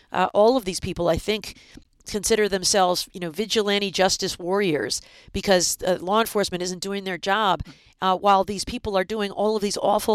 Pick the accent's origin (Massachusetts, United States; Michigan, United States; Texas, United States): Michigan, United States; Yeah, so in my home state of Michigan during COVID